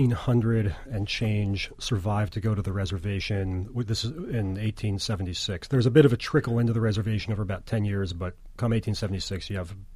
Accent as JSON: {"language": "English", "town": "Baltimore", "region": "Maryland", "country": "United States", "tie": "born or raised there", "lives_now": "Texas, United States", "said": "But no, I grew up in Baltimore, kind of a working class neighborhood, mill neighborhood."}